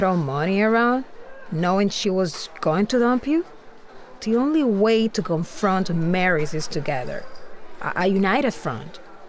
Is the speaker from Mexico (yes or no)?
yes; Mexico City, Mexico; Where I grew up in Mexico City, everyone danced the baile folclorico, traditional dances.